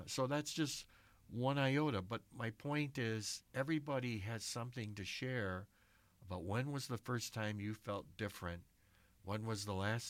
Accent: Milwaukee, Wisconsin, United States; So you're Italian growing up in Milwaukee, you're the mafia.

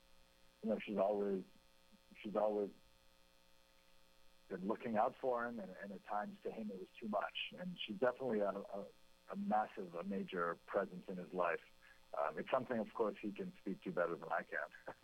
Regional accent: Maine, United States; that was true of my name growing up in Maine, and just having a different name and having parents who came from a different country

